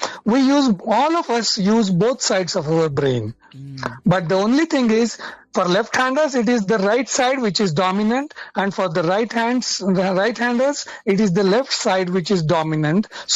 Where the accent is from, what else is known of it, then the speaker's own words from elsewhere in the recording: India; English is a second language; I'm from India and I stay in the city called Pune in the state of Maharashtra.